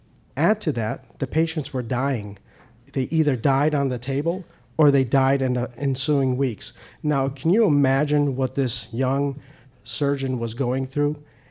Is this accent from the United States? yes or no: no; Iran; I'm Persian. I'm an immigrant from Iran.